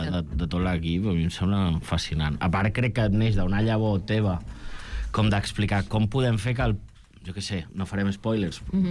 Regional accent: El Masnou, Catalonia, Spain; Sí, sí, jo soc de Masnou.

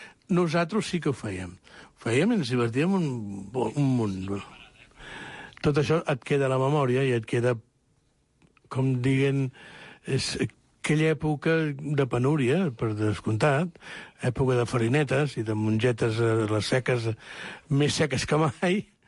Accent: Barcelona, Catalonia, Spain; Pues aquesta ciutat meravellosa que és Barcelona.

